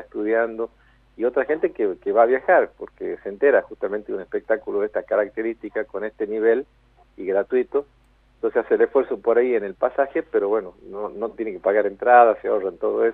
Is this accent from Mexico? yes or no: no; Jujuy, Argentina; tiene mucho que ver con lo que somos como jujeños